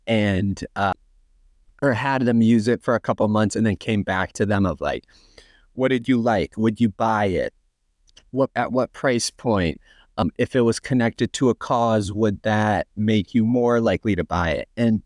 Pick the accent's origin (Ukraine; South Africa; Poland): Ukraine; now in United States; I'm from Ukraine.